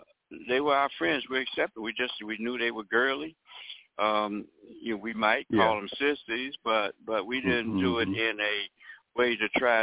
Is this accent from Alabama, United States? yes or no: yes; Tuskegee, Alabama, United States; I grew up in a small town. I grew up in Tuskegee, Alabama, mm-hmm. and there was probably less than 10,000 people in that whole town, and about half were black, half were white.